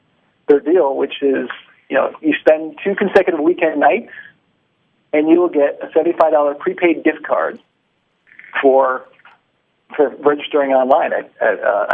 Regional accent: Connecticut, United States; Well, actually, I grew up in Connecticut, was always amazed with air travel

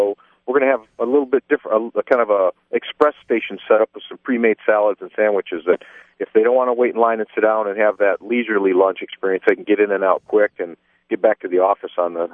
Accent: Lansing, Michigan, United States; now in Traverse City, United States; And I'm from Lansing originally.

